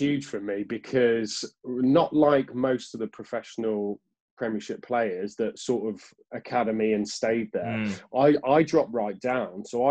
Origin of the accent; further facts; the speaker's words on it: Leicester, East Midlands, United Kingdom; born there; No, I was born in Leicester, mate.